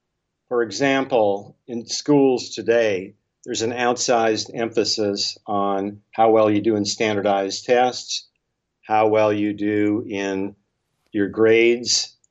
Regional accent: Bismarck, North Dakota, United States; now in Silicon Valley, United States; By the way, I was born and raised in North Dakota.

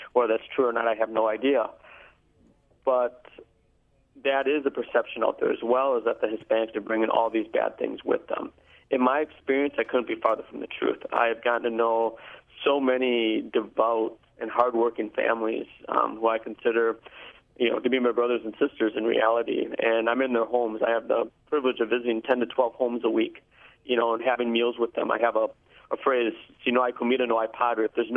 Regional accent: Stevens Point, Wisconsin, United States; You know, I was born in Wisconsin, born in La Crosse. I went to high school and college in UW-Stevens Point. You know, and, you know, I was born here and raised here

